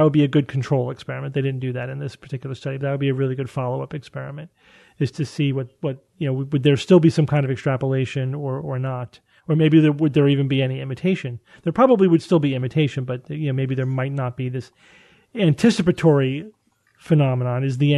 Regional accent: Mississippi, United States; That's Alabama. I'm from Mississippi.

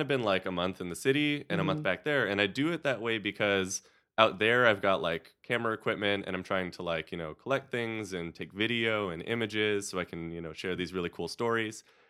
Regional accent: Los Angeles, California, United States; I grew up in a city. I grew up in Los Angeles.

